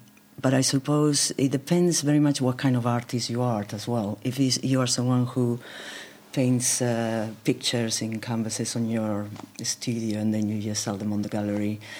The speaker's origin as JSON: {"language": "English", "country": "Spain", "lives_now": "London, United Kingdom", "said": "In fact, I have been in London for longer than I've been in Spain. So when I'm in Spain, I'm English, and when I'm in England, I'm Spanish"}